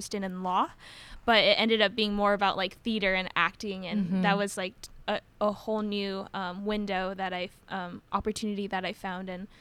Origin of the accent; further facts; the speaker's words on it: Claremont, California, United States; I'm from Claremont, California. I went to Claremont High School for all 4 years, and I just finished my first year at Stanford.